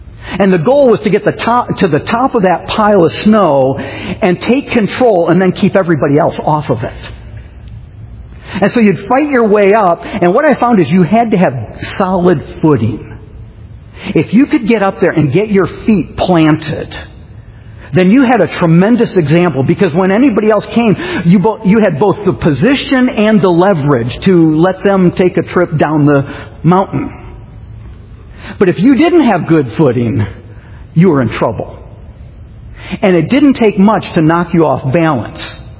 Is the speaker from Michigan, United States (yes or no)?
yes; Michigan, United States; also born or lived in Maine; I grew up in Michigan. And then I ministered in Maine. I've been around snow for a good portion of my life.